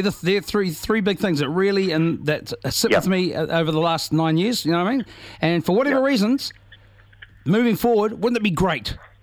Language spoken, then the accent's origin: English; New Zealand; worry me as a voter, worry me as a New Zealander